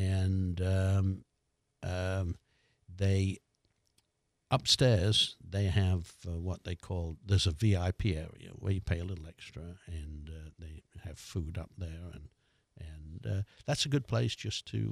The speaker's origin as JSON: {"language": "English", "region": "England", "country": "United Kingdom", "said": "So I'm rather proud of being English, British."}